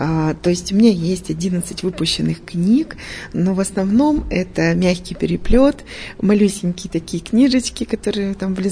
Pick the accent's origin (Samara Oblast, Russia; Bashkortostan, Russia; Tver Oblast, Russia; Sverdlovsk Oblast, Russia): Sverdlovsk Oblast, Russia; Yekaterinburg; я сама екатеринбурженка, коренная екатеринбурженка. Я родилась в Юго-Западе, ходила в 85-ю школу, жила на Бардино.